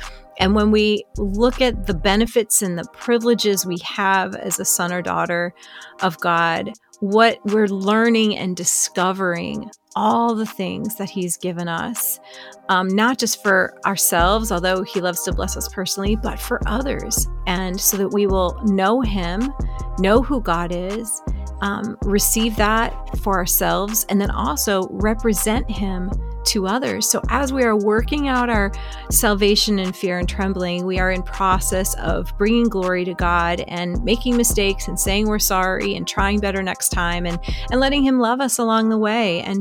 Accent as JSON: {"language": "English", "region": "Illinois", "country": "United States", "tie": "born or raised there", "said": "Well, I grew up in the Chicago suburbs And I was a musical theater actress."}